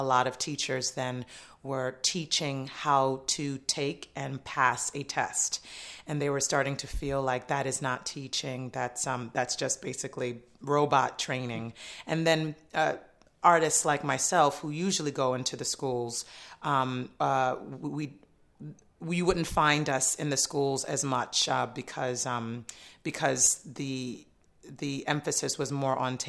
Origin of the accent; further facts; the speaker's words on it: New York City, New York, United States; It's New York City. I'm a New Yorker through and through, so I know how to kind of work in a New York minute.